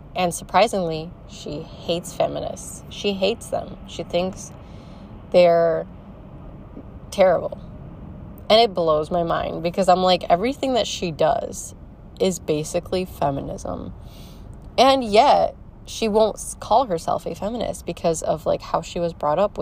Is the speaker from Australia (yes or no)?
no; Poland; now in United States; Like I get scared to tell people that I'm Polish sometimes